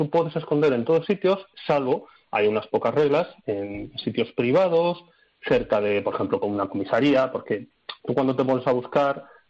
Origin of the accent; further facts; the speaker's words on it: Albacete, Castilla-La Mancha, Spain; moved away as an adult; now in Madrid, Spain; yo soy de Albacete, me vine a Madrid a trabajar hace unos 14 años